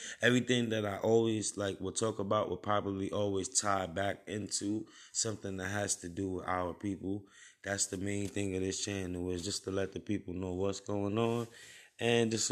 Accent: Brooklyn, New York, United States; now in Upstate New York, United States; from Brooklyn, New York. Live upstate now.

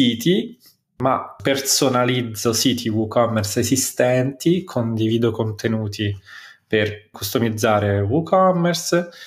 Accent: Rome, Lazio, Italy; now in Ireland; finito in Irlanda a lavorare nei cantieri di costruzione delle strade. Da buon romano vado a costruire strade all'estero.

